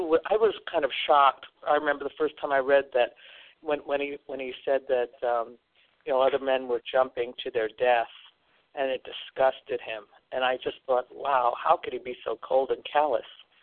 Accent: New York, United States; I was raised on Long Island. We had a beautiful home. A nice piece of property.

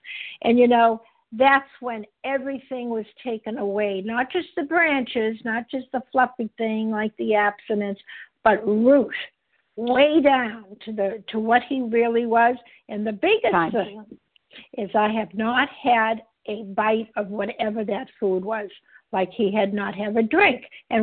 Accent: Boston, Massachusetts, United States; I am from Boston, Massachusetts

